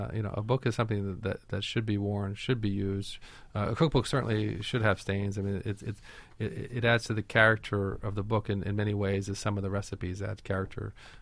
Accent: California, United States; I come from Northern California.

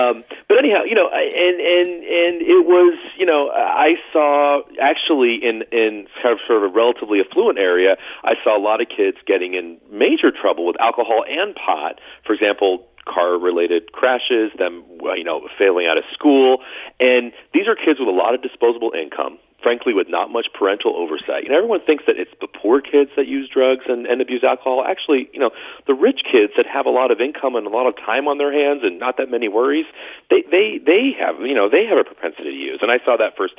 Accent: Anaheim, California, United States; born or raised there

